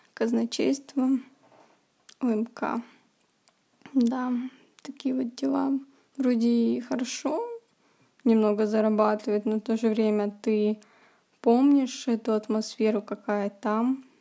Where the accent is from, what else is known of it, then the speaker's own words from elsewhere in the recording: Rostov-on-Don, Rostov Oblast, Russia; Мы отправились 26 мая из моего города Ростова, из юга на север, получается, мы ехали в Питер.